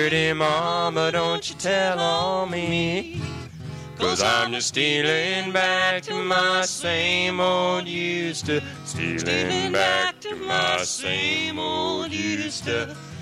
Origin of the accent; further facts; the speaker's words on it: Colorado, United States; Well, seeing as we come all the way from Colorado, we might as well play a song that we've heard a lot out in Colorado, and it mentions Colorado.